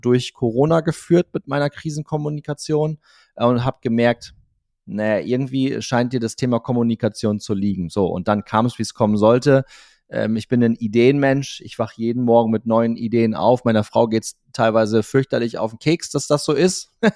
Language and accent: German; Cloppenburg, Lower Saxony, Germany; wo ich auch groß geworden bin in Kloppenburg. Meine Eltern sind dann vor vielen, vielen Jahren umgezogen.